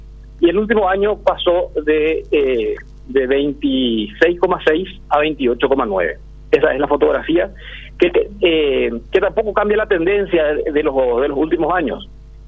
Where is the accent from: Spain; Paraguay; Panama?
Paraguay; como paraguayos, deberíamos sentirnos orgullosos